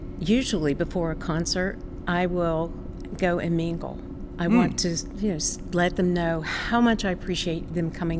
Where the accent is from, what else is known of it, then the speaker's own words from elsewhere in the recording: Princeton, West Virginia, United States; I'm originally from Princeton, West Virginia.